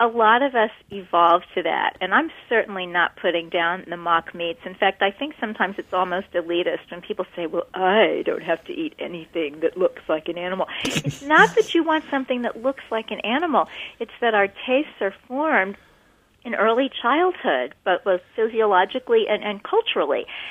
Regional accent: Kansas City, Missouri, United States; moved away as an adult; also born or lived in London; So I moved from Kansas City, Missouri, which was a real big steak town at that time, big vegan town now, very interesting.

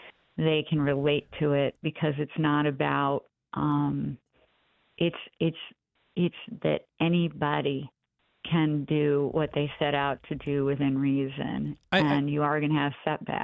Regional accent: Rochester, New York, United States; also born or lived in Gates, New York; I'm a girl from Rochester, New York, who grew up on Farragut Street and then in Gates, New York.

